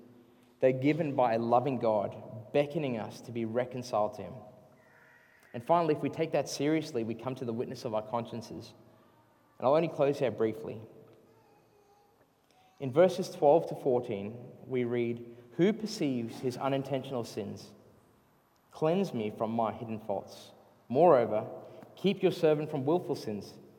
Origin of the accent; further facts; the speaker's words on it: South Africa; I grew up in South Africa, and I saw this sign multiple times.